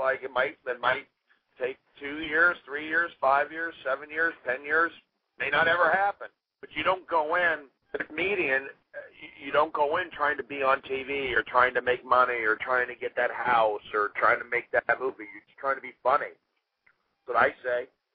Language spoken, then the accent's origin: English; Los Angeles, California, United States; But I'm, you know, I'm from Los Angeles. I grew up out here.